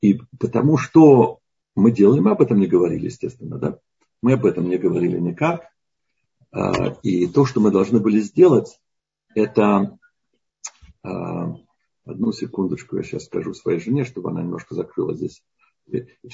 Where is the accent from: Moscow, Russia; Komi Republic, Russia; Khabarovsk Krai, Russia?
Moscow, Russia; born there; Я родился в Москве в очень-очень ассимилированной еврейской семье.